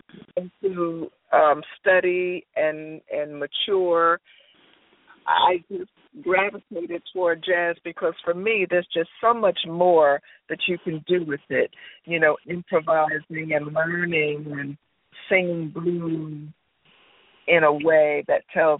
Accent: New Jersey, United States; Well, I'm originally from North New Jersey. I grew up in a house of music and jazz.

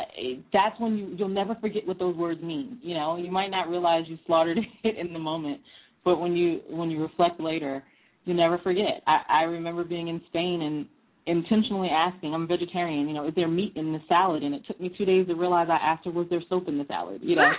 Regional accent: East Coast, United States; yeah, I grew up in the East Coast and I live in the Midwest and my family's from the South, and we love to make fun of accents, right?

